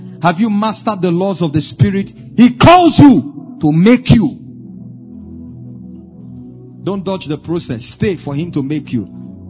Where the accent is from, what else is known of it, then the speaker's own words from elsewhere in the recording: Plateau, Nigeria; I come from Plateau State. The tribe I come from, very proud and wonderful tribe, Tarok Nation. Mighty people, they are warriors by nature.